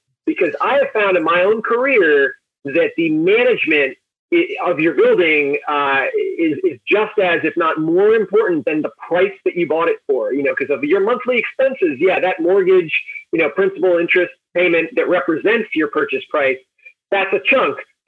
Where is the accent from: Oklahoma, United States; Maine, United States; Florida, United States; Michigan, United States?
Maine, United States; I did. Yeah, I grew up in Maine. I live about a half mile from the house I grew up in.